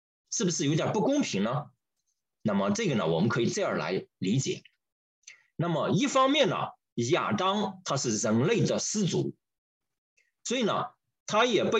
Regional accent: China; 就像我们中国人经常说的，哎，说人死如灯灭

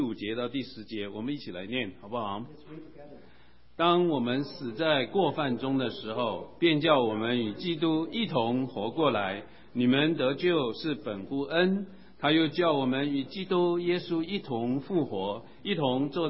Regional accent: China; 或者是说，照我们中国人讲的，替自己的子孙积德哈。

